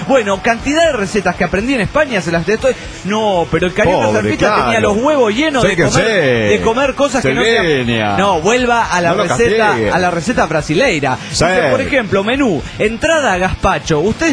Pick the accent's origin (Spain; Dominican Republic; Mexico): Mexico; Reynosa, Tamaulipas; soy el norteño de Reynosa, Tamaulipas, México.